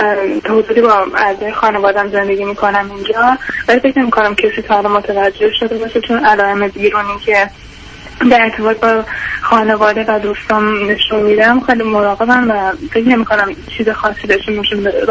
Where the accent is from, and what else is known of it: Iran; moved away as an adult; now in United States